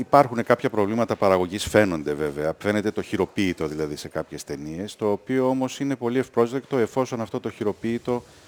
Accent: Greece; Είμαι εγώ από Ελλάδα.

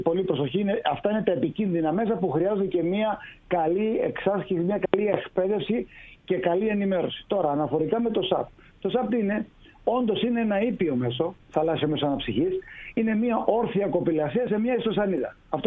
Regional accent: Greece; Εγώ είμαι Έλληνας πάνω απ' όλα.

